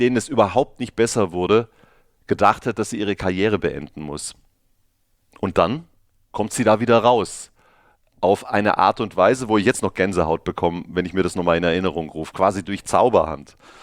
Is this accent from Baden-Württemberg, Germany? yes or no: yes; Baden-Württemberg, Germany; ich bin in Schwaben aufgewachsen